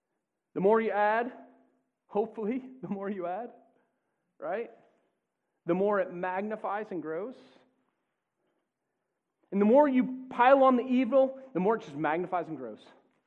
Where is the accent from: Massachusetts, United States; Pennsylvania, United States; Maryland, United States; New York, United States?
Massachusetts, United States; Lowell; Grew up in Lowell, man. Irish Mickey Wood, you know? My hometown.